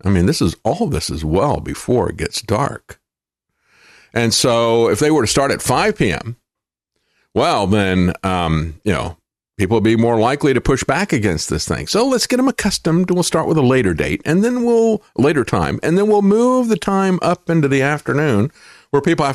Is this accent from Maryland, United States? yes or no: no; Florida, United States; when I grew up in Florida, that's one thing Florida's got, and that is mosquitoes.